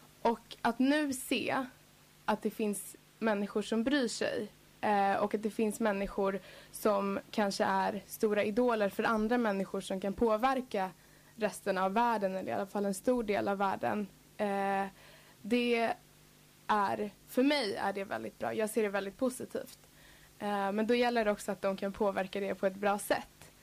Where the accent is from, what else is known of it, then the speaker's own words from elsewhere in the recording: Sarayaku, Pastaza, Ecuador; eftersom jag kommer från Sarayaco så har jag länge under hela min uppväxt och hela mitt liv så har jag kämpat mot oljeutvinning i Amazonas.